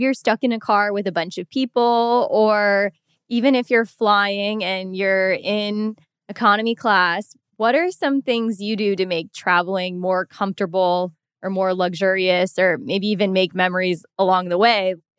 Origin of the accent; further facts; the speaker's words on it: Virginia, United States; Shout out to Nova. That's near my hometown.